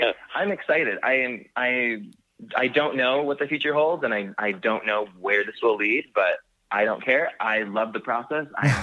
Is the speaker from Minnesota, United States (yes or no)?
yes; Minnesota, United States; Things that your average Joe in my hometown, Minnesota, wouldn't want to watch